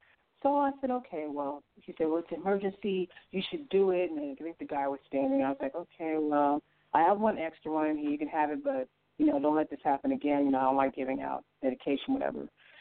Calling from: Illinois, United States; Here. From Illinois.

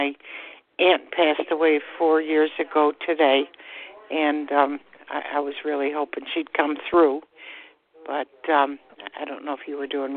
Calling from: Florida, United States; also born or lived in Buffalo; I'm calling from Florida. I was first introduced to spiritualism through Lilydale because I lived up in the Buffalo area.

